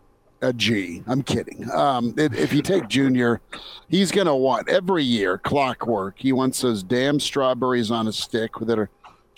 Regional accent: Nebraska, United States; and we're used to sticky. We are. We grew up in Nebraska.

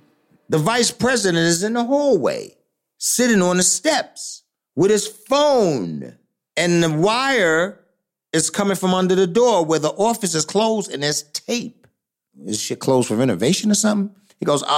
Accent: Bronx, New York, United States; You know, you got to remember, we came from the Bronx.

